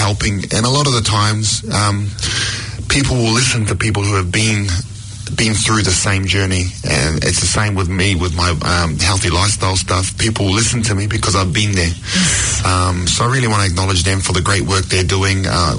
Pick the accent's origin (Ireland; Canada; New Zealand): New Zealand; Hamilton, Waikato; born there